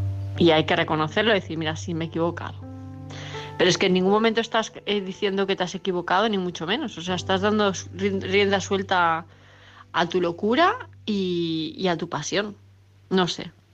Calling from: Palma, Balearic Islands, Spain; de Palma de Mallorca.

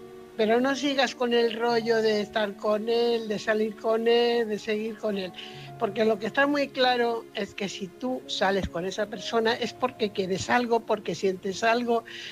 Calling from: Fuenlabrada, Community of Madrid, Spain; corresponsal de Fuenlabrada.

